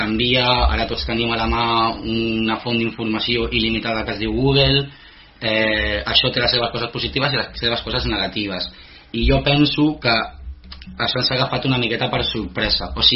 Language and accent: Catalan; Lloret de Mar, Catalonia, Spain; perquè jo vinc de Lloret